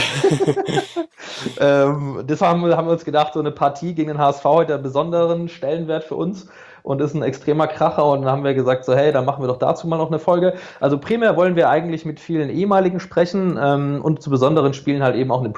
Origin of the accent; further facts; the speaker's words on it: Karlsruhe, Baden-Württemberg, Germany; Geboren, aufgewachsen in Karlsruhe bin ich